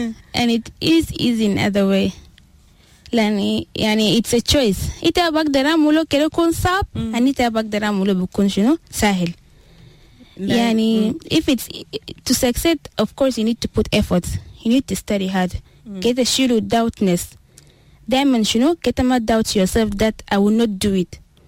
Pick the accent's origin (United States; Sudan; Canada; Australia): Sudan; Khartoum; also born or lived in Kassala / Juba; I was born in Kassala, and then. Then from there we moved to Khartoum.